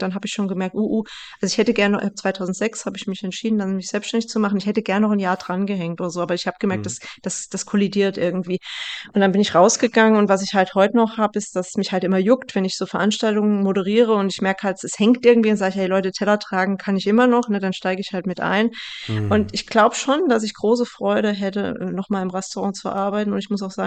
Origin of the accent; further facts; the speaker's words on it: Bad Camberg, Hesse, Germany; now in Stuttgart, Germany; meine Heimat ist schon auch Stuttgart, aber ich komme aus Bad Camberg und wenn ich nach Hause fahre, also nach Hessen